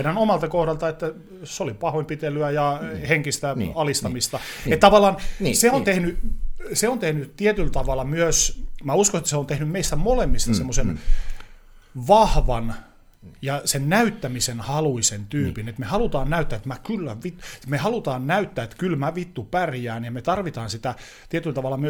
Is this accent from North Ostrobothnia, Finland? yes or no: yes; Oulu, North Ostrobothnia, Finland; moved away as an adult; now in Helsinki, Finland; varsinkin silloin opiskeluaikana, kun mä muutin Oulusta stadiin